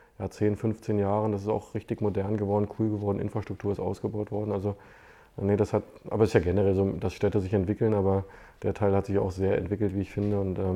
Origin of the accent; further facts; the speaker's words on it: Berlin, Germany; wir sind in Berlin-Treptow-Köpenick aufgewachsen. Da war ich dann die komplette Kindheit, bin da zur Schule gegangen, habe dann da auch mein Abitur gemacht. Also nee, das war dann die ganze Zeit trotzdem noch im Ostteil sozusagen.